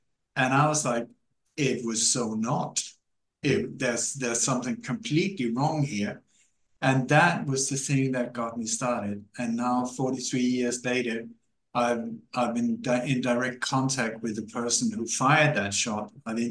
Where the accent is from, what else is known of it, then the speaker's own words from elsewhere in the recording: Sweden; also born or lived in Denmark; I was born in Denmark, grew up in Sweden